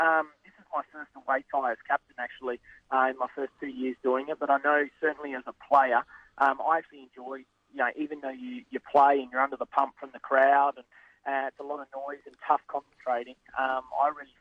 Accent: Australia; it's pretty tough being an Australian player and actually travelling on the road

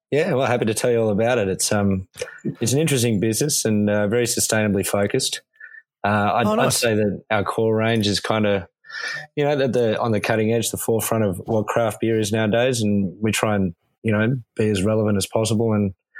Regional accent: Sydney, New South Wales, Australia; moved away as an adult; So I moved over about 5.5 years ago. I'm from Sydney originally.

